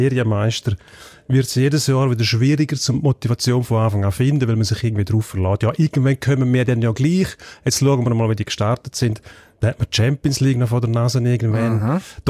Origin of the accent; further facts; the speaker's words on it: Graubünden, Switzerland; Für mich ist es klar, als Bündner